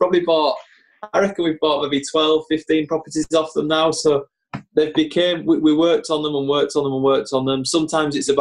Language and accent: English; Scarborough, Yorkshire and the Humber, United Kingdom; moved away as an adult; So I was born in Scarborough. Lived in Scarborough. I was born in a little area of Scarborough called Osgoby, and moved to somewhere called Caton when I was about 10, maybe. Which is nice little areas, Caton. I moved from Scarborough when I was 18, so spent a lot of time in Scarborough.